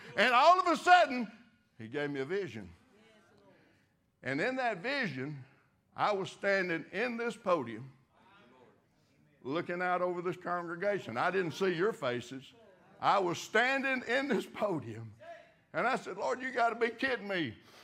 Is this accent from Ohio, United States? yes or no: no; Arkansas, United States; I'm from Arkansas, and I've done had too much on this brain.